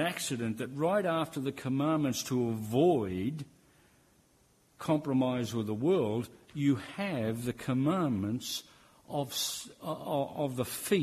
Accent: Northern Ireland, United Kingdom; born there; I was born in Northern Ireland, so of course if I say anything along this line, I'm in trouble

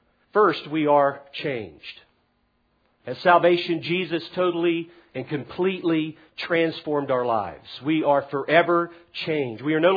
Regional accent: Ocean Way, Florida, United States; well, I'm from Ocean Way, and we do have spiders in Ocean Way.

